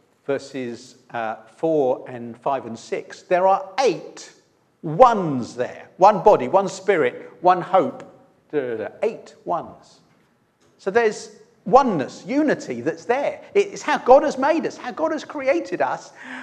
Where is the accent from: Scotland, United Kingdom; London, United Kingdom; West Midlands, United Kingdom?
London, United Kingdom; I used to live in London. I'm a Londoner. I lived in London 42 years.